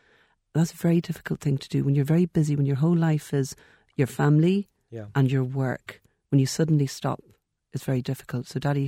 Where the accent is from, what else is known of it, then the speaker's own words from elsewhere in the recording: Midlands, United Kingdom; accent: Midlands English; Well, I've lost it now at this stage. But it was Midlands. It was a flat, and it was nothing, and all that kind.